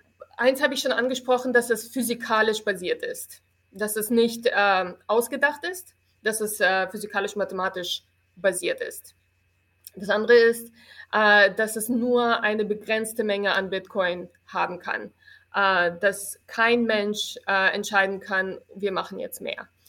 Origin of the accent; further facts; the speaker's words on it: Wolfsburg, Lower Saxony, Germany; In Niedersachsen, in Wolfsburg.